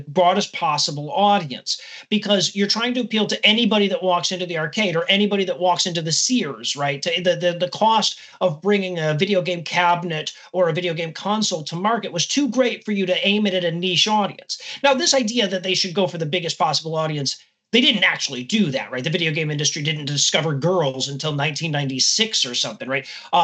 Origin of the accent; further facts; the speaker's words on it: United States; I'm an American. So we didn't have the ZX Spectrum back then.